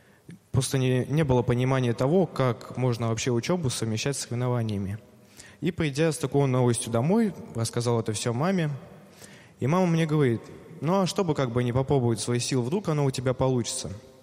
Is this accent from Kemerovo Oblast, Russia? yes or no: yes; Kemerovo Oblast, Russia; Я из Кемеровской области, Кузбасс.